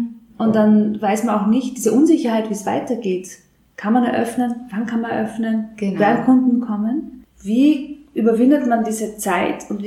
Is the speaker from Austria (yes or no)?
yes; Upper Austria, Austria; Ich bin eine Oberösterreicherin.